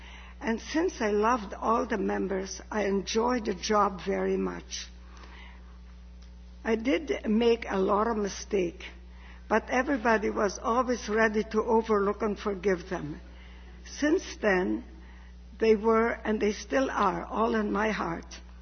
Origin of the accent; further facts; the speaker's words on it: Paraguay; English is a second language; now in Canada; We, my Oma, my sister, and I immigrated from Paraguay to Canada in June 1952.